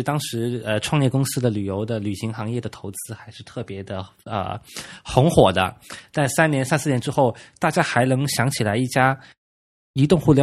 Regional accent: Beijing, China; 就我是北京人，我预订北京的酒店。

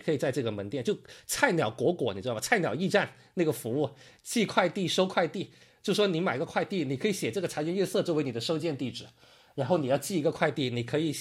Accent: Guangdong, China; 这个类目对于我们广东人来说是非常非常热爱的一个类目哈

